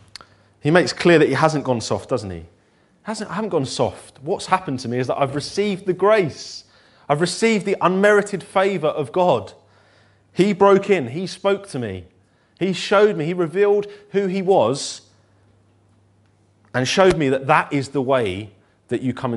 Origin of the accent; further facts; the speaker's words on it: North London, London, United Kingdom; I'm a lad who grew up in North London and I don't say my word. My accent is a bit rough in patches.